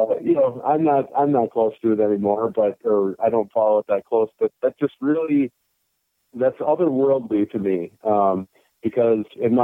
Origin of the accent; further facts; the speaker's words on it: Minnesota, United States; I grew up in Minnesota. I grew up a Gopher fan.